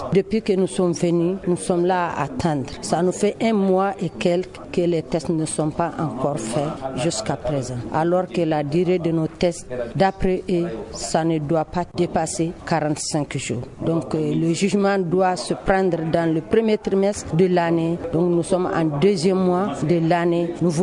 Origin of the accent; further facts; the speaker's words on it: Mali; Nous croyons à la justice malienne puisque nous sommes des Maliens